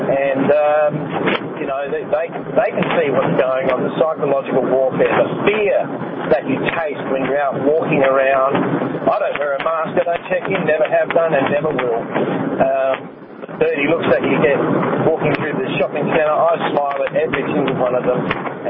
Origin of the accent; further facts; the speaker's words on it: Adelaide, South Australia, Australia; It's g'day from Australia. I'm from Adelaide, South Australia